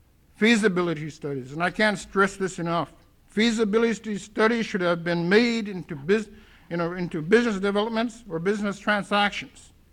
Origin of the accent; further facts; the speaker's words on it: Teller, Alaska, United States; also born or lived in Igloo; I grew up in Igloo and Teller, Alaska area, and I feel this is my homeland today. In my heart, it is my homeland, because that's where my roots are.